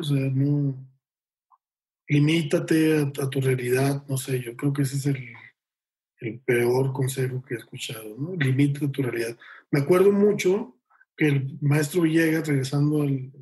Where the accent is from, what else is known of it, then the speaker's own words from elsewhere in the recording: Monterrey, Nuevo León, Mexico; yo soy de Monterrey